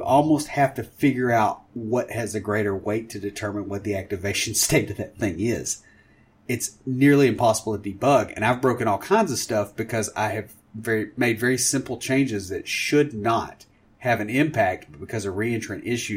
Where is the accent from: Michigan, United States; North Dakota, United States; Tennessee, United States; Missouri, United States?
Tennessee, United States; But, you know, I mean, I'm from Tennessee, so we're not a whole lot better off.